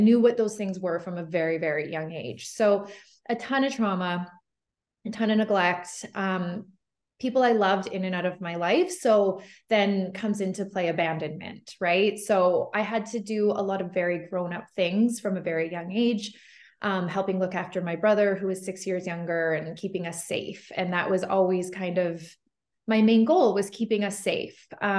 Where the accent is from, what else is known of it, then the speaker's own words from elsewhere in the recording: Prince George, British Columbia, Canada; now in Okanagan, Canada; I am from a small town in northern British Columbia in Canada, Prince George, and we recently moved to the beautiful Okanagan.